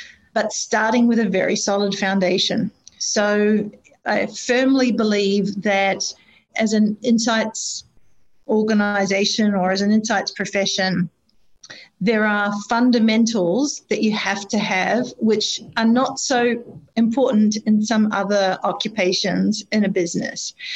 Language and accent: English; New Zealand; also born or lived in Australia; coming from Australia, actually I'm from New Zealand originally, but you know, coming from Australia